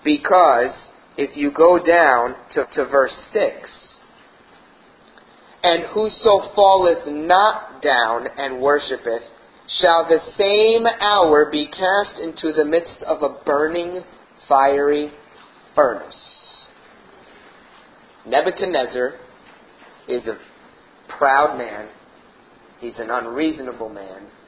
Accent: United States; Now I know in America we complain about things. And that's part of being an American, right?

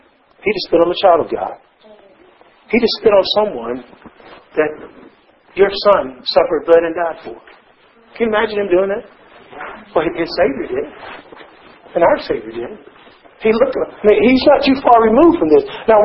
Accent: United States; Like I'm from the United States.

